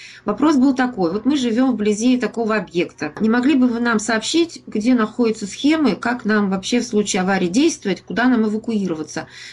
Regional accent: Ozyorsk, Chelyabinsk Oblast, Russia; году впервые в Озерске проводятся мероприятия, которые посвящены годовщине аварии. Впервые за все время. Я коренная жительница

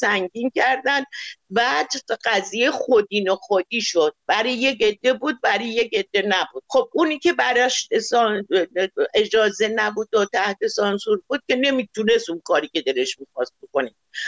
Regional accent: Iran; میدونن من ایرانیم

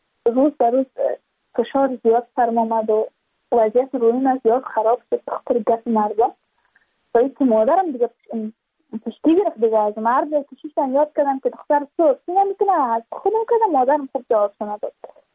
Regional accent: Badakhshan, Afghanistan; چون ما از بدخشان هستیم

